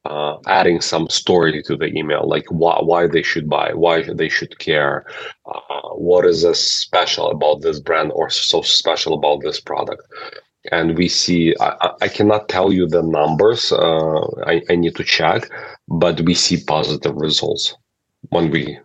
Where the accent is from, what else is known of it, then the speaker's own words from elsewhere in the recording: Ukraine; I'm originally from Ukraine.